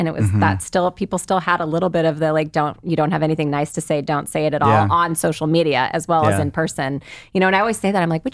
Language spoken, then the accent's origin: English; California, United States; Because I make a lot of things based on growing up in the Bay Area and getting to eat a lot of cuisines